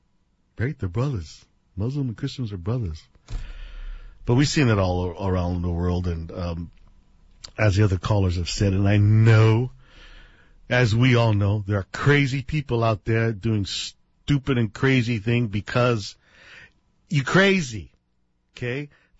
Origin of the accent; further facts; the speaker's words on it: California, United States; born there; now in Hawaii, United States; Like I said, I was born in California, and, you know, very staunch, man. I was ready to go to military school, everything. I was American, USA